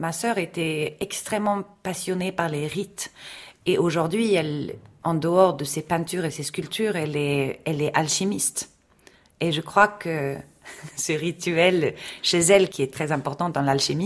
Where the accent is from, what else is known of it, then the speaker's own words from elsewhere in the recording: Sweden; nous, on a quand même des fêtes dans l'année qui marient toujours religion avec tradition païenne. Donc, déjà, Sainte Lucie, c'est quand même assez bizarre qu'on fête cette sainte sicilienne chez nous en Scandinavie.